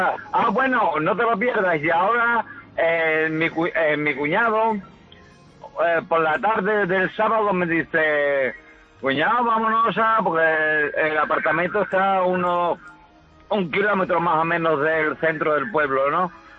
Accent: Huelva, Andalusia, Spain; Yo vengo a Huelva, porque yo soy de Huelva, tengo el apartamento allí en El Rompido

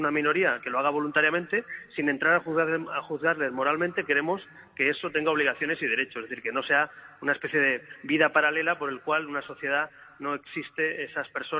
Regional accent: Spain; yo soy un ejemplo de eso, como muchos españoles que hemos estudiado en escuela pública y en escuela concertada.

